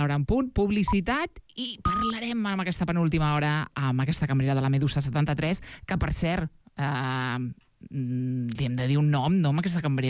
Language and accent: Catalan; Catalonia, Spain; Ja sabeu com som els catalans.